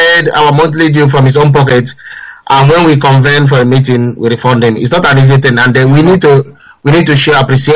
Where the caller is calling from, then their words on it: Nottingham, East Midlands, United Kingdom; I'm calling from Nottingham.